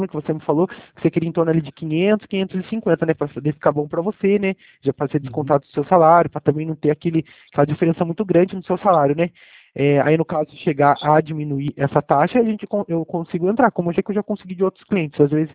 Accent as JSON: {"language": "Portuguese", "town": "Itapeva", "region": "São Paulo", "country": "Brazil", "said": "eu sou de Itapeva, certo? Sou da cidade de Itapeva."}